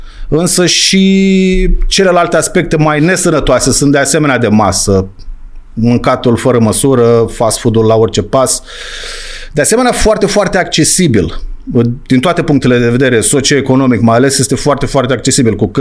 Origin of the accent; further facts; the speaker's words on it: Galați, Galați County, Romania; also born or lived in United States; primul pas a fost Facultatea de Educație Fizică și Sport, pe care am făcut-o la Galați, sunt din Galați, născut, după care am studiat nutriția. Am studiat nutriția, am studiat în Statele Unite foarte, foarte mult